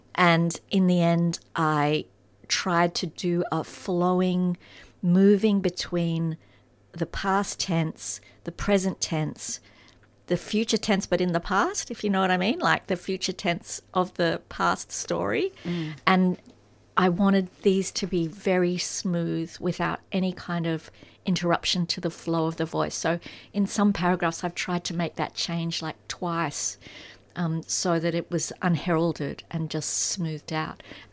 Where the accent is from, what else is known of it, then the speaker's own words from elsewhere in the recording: Brisbane, Queensland, Australia; So I grew up in Brisbane in the 1970s.